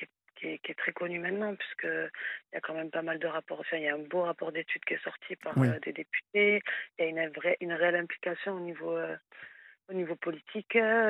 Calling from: Toulouse, Occitanie, France; Alors j'ai 33 ans et je suis de Toulouse.

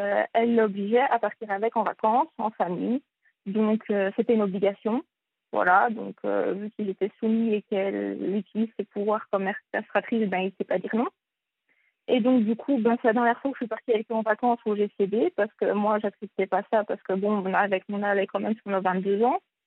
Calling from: Belgium; Je viens de Belgique et j'ai 23 ans.

